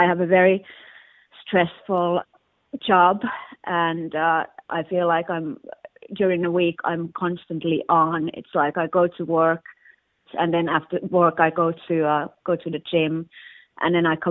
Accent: Finland; now in London, United Kingdom; I'm originally from Finland. Now I live in Hackney in London. I live with my fiancé and I am 37 years old.

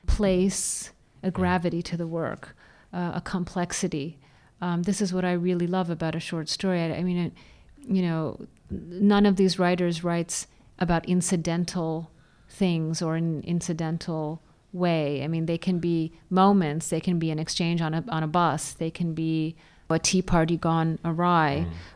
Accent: New England, United States; I grew up in New England and I read it when I was, you know, 15 or whatever.

